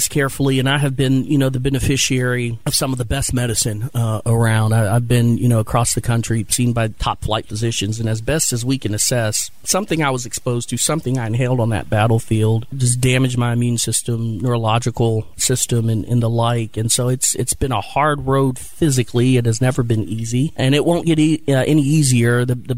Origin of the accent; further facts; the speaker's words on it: Canton, Ohio, United States; So I'm from Canton, Ohio. I spent the first 8 to 9 years of my life in an all-black housing project.